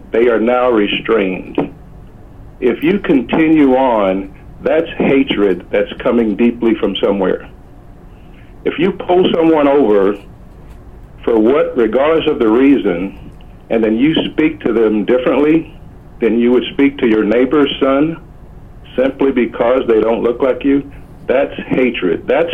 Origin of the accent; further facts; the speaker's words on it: Florida, United States; I'm African-American, and I'm from the South, from Florida.